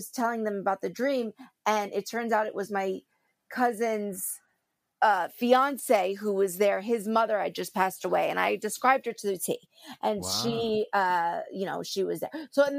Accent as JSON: {"language": "English", "region": "New Jersey", "country": "United States", "said": "I am from New Jersey."}